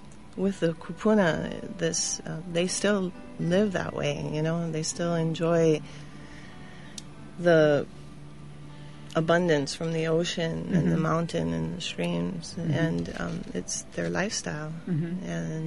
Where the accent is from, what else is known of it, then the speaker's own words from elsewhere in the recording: Hawaii, United States; now in Anahola, United States; I was born and raised like you on Oahu, and mm-hmm. And we moved here with our children because I wanted them to know their Hawaiian culture and mm-hmm. and establish roots here.